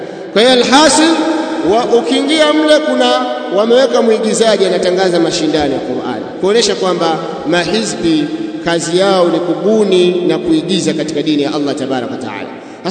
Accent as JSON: {"language": "Swahili", "region": "Mwanza", "country": "Tanzania", "said": "sababu mimi natokea Mwanza"}